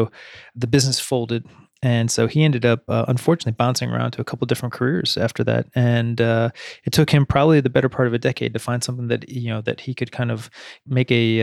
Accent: Akron, Ohio, United States; So I grew up in a medium-sized city in Ohio, Akron.

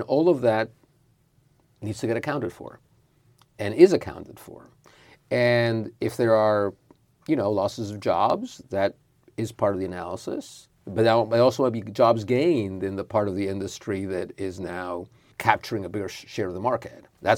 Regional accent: Argentina; first language Spanish; English is a second language; I grew up in Argentina. Spanish mm-hmm. is my native language.

